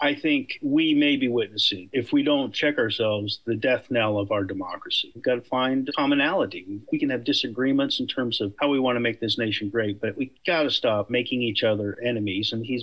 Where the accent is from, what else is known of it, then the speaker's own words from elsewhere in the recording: Oklahoma, United States; I'm from Oklahoma.